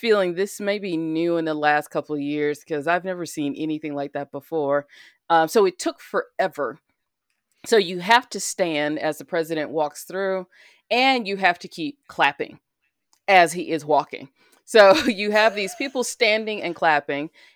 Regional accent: Alabama, United States; out of my home state of Alabama, or the state I grew up in.

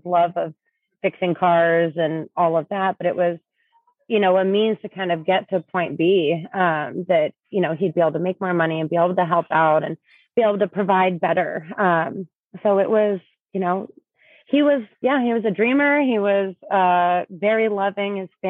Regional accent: Alaska, United States; So we're from Alaska. We grew up in villages and really small places. When we were younger and when our moms were pregnant and everything, we lived in Dillingham, Alaska.

